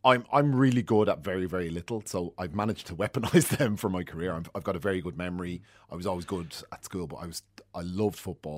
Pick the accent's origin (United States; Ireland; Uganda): Ireland; Rathcoole, Leinster; Yeah, so I grew up in Rathcoole in County Dublin.